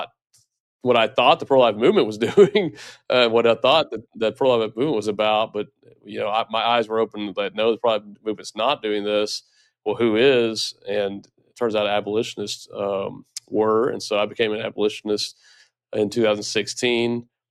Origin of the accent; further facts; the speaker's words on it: Texas, United States; at least in my home state of Texas